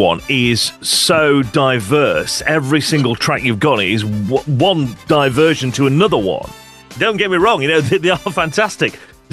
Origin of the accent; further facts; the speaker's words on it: Sheffield, Yorkshire and the Humber, United Kingdom; born there; Yeah, because I was born in Sheffield. I mean, all my family's from there.